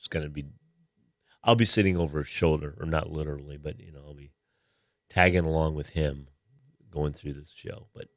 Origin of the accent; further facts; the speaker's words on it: Syracuse, New York, United States; now in San Diego, United States; Well, again, I'm from Syracuse, and my dad, I don't know how many people do this in San Diego, but there's aluminum siding on the side of or on the house